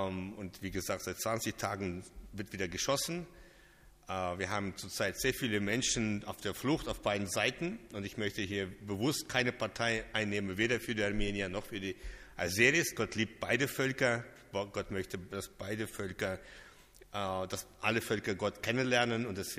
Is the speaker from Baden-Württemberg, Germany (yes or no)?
yes; Baden-Württemberg, Germany; ich komme ja aus dem Schwarzwald, aus dem Nordosten des Schwarzwaldes, aus der Nähe von Herrenberg.